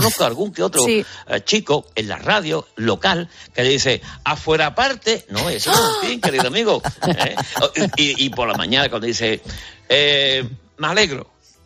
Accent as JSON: {"language": "Spanish", "region": "Andalusia", "country": "Spain", "accent": "Andalusian", "said": "nuestro acento andaluz, especialmente el de Cádiz"}